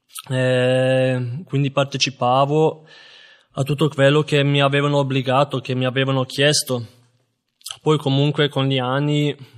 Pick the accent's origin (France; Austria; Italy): Austria; sono croato e sono nato in Austria, ho vissuto la mia vita lì e io anche vengo da una famiglia cristiana